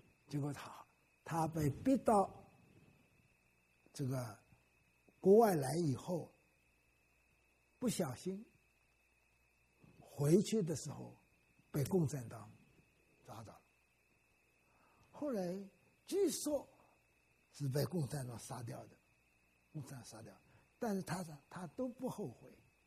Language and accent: Chinese; Wenzhou, Zhejiang, China; also born or lived in Shanghai; 我是温州人，我是生在上海，我老家爸爸是温州人，后来我就到温州去了啊，逃难，就是抗战的时候逃难，逃到温州去，那时候还小啊，逃到温州去。